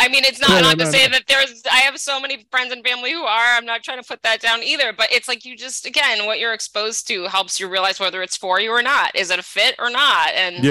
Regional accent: Medford, Massachusetts, United States; No, I grew up in Medford, Massachusetts. Okay. North of Cambridge and Somerville.

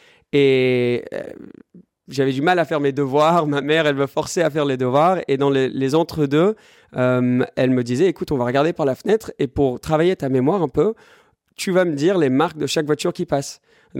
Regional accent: France; first language English; French is a second language; Donc, ma mère est anglaise, mon père est français-américain, mais à la maison, on parlait anglais. Et j'ai grandi en France. Mais comme on parlait que anglais à la maison, quand je suis arrivé au début, enfin à l'école, tout jeune, je parlais vraiment pas beaucoup français.

